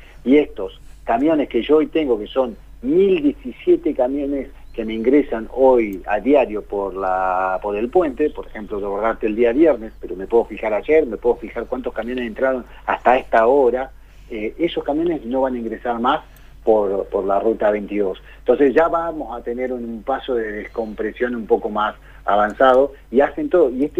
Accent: Plottier, Neuquén, Argentina; born there; yo, por ejemplo, nací en Plotier, trabajo en Neuquén, pero los fines de semana voy a jugar al fútbol a Chipoleti.

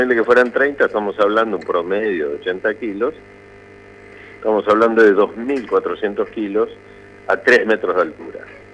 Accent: Argentina

